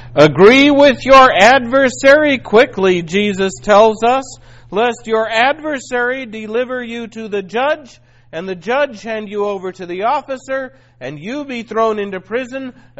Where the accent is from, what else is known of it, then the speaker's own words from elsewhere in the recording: Los Angeles, California, United States; I grew up in Los Angeles.